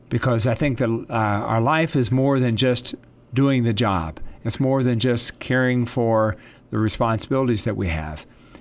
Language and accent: English; Midwest, United States; now in Las Cruces, United States; I come from the Midwest, where there's lots of rain and lots of trees and lots of greenery. And I moved into the desert, which was quite a different experience.